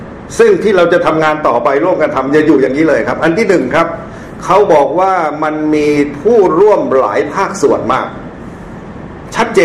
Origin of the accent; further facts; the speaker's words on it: Lopburi, Thailand; ผมเองก็โตมาแถวๆภาคกลางนี่เองผมโตที่ลพบุรี